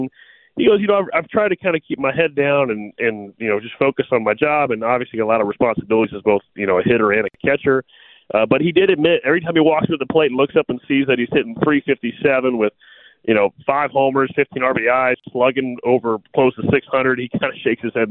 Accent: Atlanta, Georgia, United States; I'm born and raised in Atlanta.

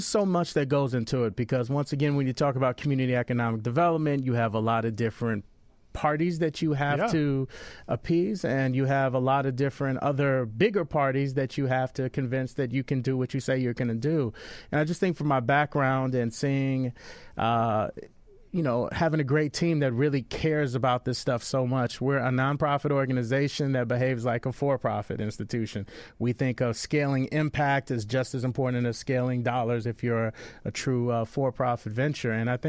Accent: Chicago, Illinois, United States; Born and raised in Chicago, which is really important if you're going to start something like this in Chicago.

